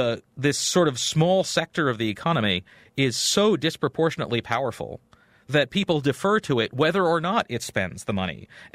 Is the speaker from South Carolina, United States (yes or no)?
no; Maryland, United States; Well, I grew up in Maryland. I'm a Washington Redskins fan.